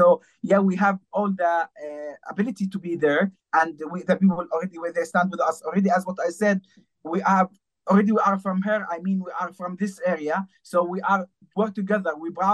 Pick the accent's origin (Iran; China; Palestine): Palestine; Jenin, West Bank; I am from Jenin City